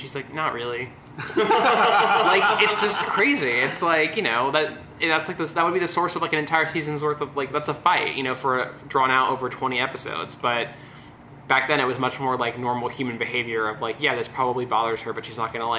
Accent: Beverly Hills, California, United States; but I am from Beverly Hills, and I was like, I should watch this.

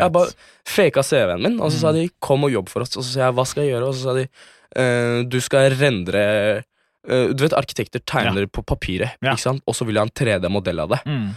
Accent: Turkey; Norwegian is a second language; now in Norway; jeg jo fra Tyrkia, jeg vokste opp i Tyrkia.

